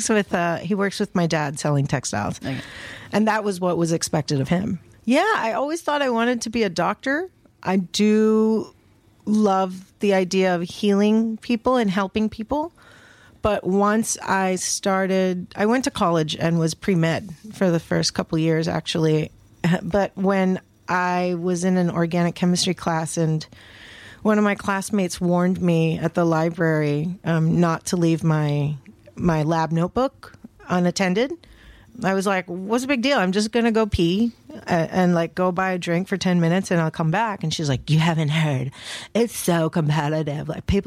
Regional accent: Bangkok, Thailand; And if I said I was from Bangkok, then they gave me that puzzled look. And I'm like, but my family's Indian.

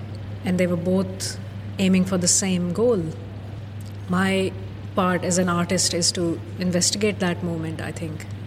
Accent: Lahore, Punjab, Pakistan; especially as a child, in my hometown of Lahore

